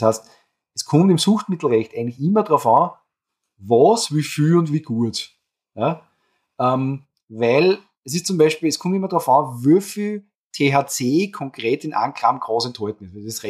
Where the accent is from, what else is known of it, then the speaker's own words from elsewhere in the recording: Austria; Bei uns in Österreich